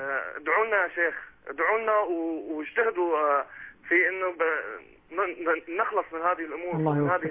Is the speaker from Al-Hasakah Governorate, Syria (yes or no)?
no; Damascus, Damascus Governorate, Syria; أنا شاب سوري. أنا شاب سوري ومن أهل دمشق.